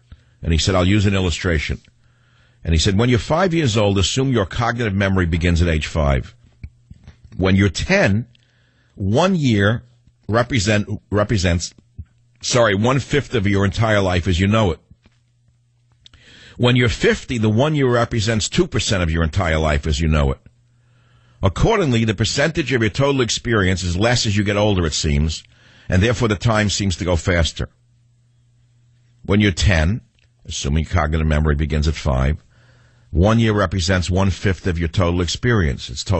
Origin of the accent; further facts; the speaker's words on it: New York, United States; Because I grew up in New York. I knew the type.